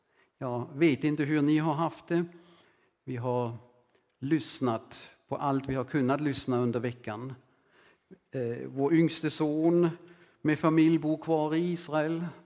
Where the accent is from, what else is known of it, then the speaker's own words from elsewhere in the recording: Germany; Själva kommer vi båda ifrån Tyskland, det har ni redan hört.